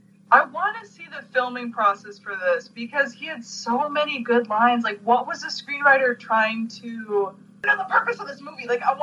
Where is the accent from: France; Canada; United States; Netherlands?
Canada; I would feel offended as a Canadian.